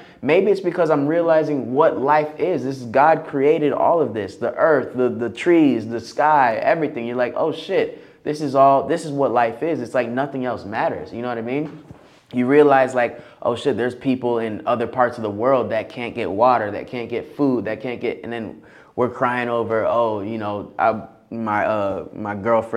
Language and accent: English; Florida, United States; because I'm from Florida, we ain't meditating, bro.